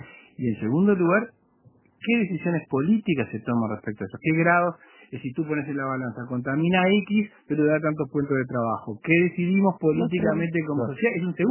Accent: Uruguay; con mis tramas familiares, con mis orígenes, ¿no? Somos uruguayos

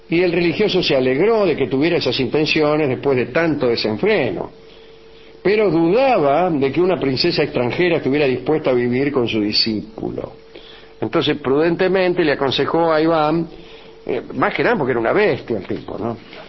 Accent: Russia; Pero digo, yo soy ruso, a mí cuando veo una puerta la abro.

